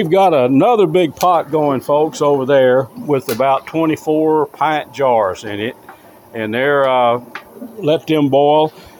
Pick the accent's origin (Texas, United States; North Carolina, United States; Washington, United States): Texas, United States; We're from Lake Tawakoni shore. We're probably 30 yards at max from where we're at right now.